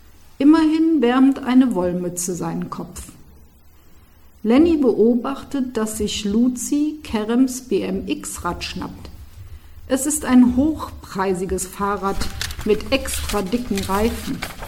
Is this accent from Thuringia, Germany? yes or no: no; Cologne, North Rhine-Westphalia, Germany; born there; ich bin ja in Köln geboren, ich würde sagen, ich kenne die Stadt ein wenig